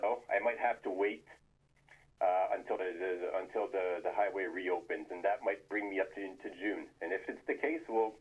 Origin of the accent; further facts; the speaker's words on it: Quebec, Canada; also born or lived in Montreal; now in Saguenay, Canada; I'm from Quebec, but I lived a few years in Montreal and all around Quebec, yeah.